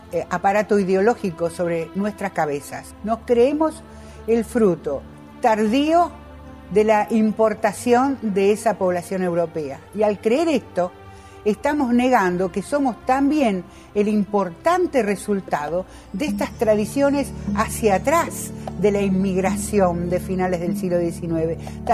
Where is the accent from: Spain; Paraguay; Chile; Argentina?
Argentina; Nos dan distintas caras de lo que somos los argentinos.